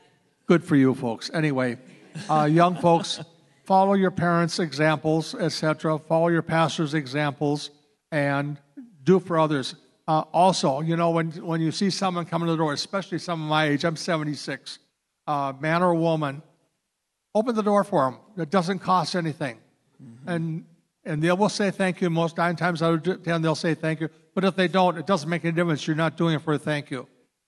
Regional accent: Buffalo, New York, United States; But I'm from the Presbyterian Church in Buffalo, born and raised there.

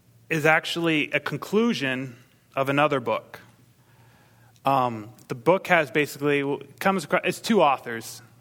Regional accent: Maine, United States; accent: Maine; I grew up on a farm. I'm from Maine, so there'll be an accent occasionally. It's leaving, thankfully. Sounds kind of backwoodish. That's Maine.

